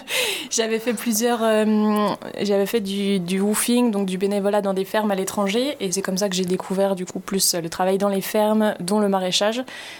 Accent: Grand Est, France; now in Florac, France; Des Vosges, je suis originaire des Vosges, j'ai grandi, j'ai fait mes études là-bas

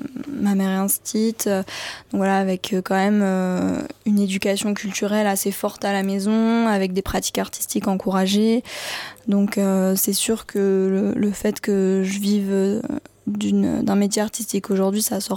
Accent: Occitanie, France; moved away as an adult; J'ai grandi en Lozère sur le Cosméjean jusqu'à mes 18 ans. Donc, j'ai fait mon collège à Merveille et mon lycée à Saint-Chély-d'Apché dans le nord Lozère

